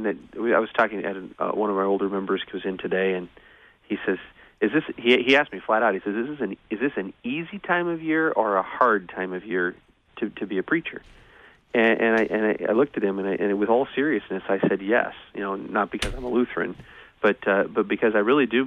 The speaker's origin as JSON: {"language": "English", "town": "Edwardsville", "region": "Illinois", "country": "United States", "tie": "born or raised there", "said": "Well, I grew up in Edwardsville, so I understand that, and I'll be down there."}